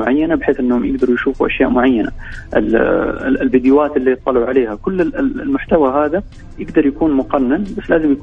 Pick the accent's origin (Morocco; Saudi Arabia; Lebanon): Saudi Arabia; إنه عندنا في السعودية باختلاف طبعا كل المؤتمرات